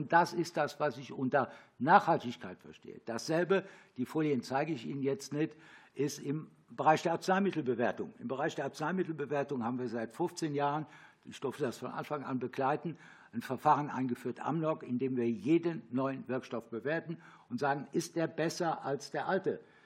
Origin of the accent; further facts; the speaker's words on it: Rhineland-Palatinate, Germany; ich komme vom Land, aus dem Westerwald, das merken Sie ja am bäuerlichen Auftreten